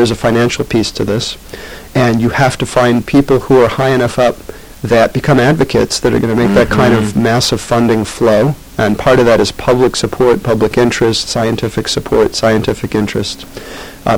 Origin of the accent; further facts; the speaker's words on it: Brooklyn, New York, United States; moved away as an adult; also born or lived in San Francisco; Brian, I grew up in Brooklyn, born in 1962, 27 years in Brooklyn, and then out to San Francisco for about 11 years, and have just recently returned in the last 2.5 years to the East Coast.